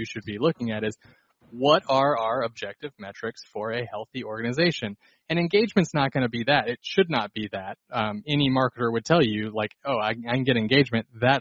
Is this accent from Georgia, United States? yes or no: yes; Georgia, United States; I'm from Georgia, so I believe both of those things.